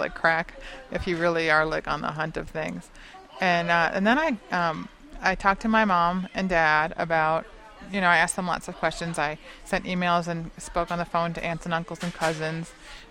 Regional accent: New York, United States; It was my home state, and that was a huge surprise and very lovely.

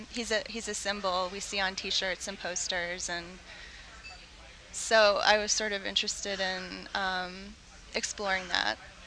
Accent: Martha's Vineyard, Massachusetts, United States; also born or lived in Los Angeles; I grew up in Massachusetts on Martha's Vineyard, but I've lived all over the place. I just was in Los Angeles for 2 years.

